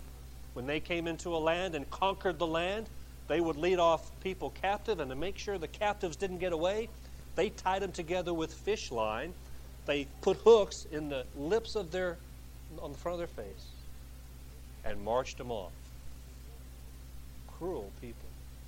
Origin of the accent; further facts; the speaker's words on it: Alabama, United States; I was raised in the South. I went to the University of Alabama, and I was raised in the state of Alabama.